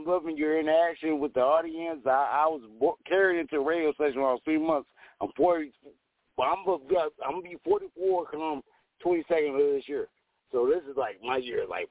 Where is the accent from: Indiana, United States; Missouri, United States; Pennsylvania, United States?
Missouri, United States; St. Louis; now in Mesa, United States; Hey, no, I'm probably originally from St. Louis